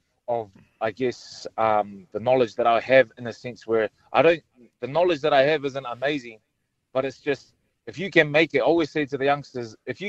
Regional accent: Mount Druitt, New South Wales, Australia; I've always been a man of God growing up, Mark, just like a lot of Polynesians are, as you know, growing up in Mount Druitt.

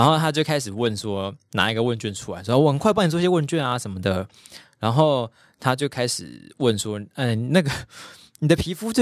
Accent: Taipei, Taiwan; 我台北人就是想走就是要走啊

